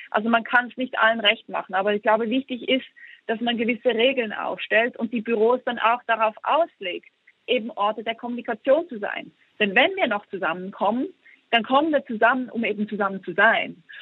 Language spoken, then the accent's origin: German; Switzerland; in der Schweiz, wo ich herkomme